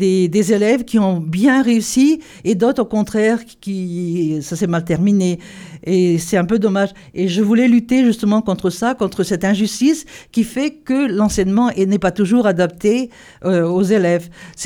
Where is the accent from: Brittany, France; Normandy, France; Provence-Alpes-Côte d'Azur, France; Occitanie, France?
Brittany, France; Locmaria-Plouzané; born there; Alors, je suis d'un milieu rural, donc je suis née à Locmaria-Plouzané, dans le Nord Finistère, dans une ferme.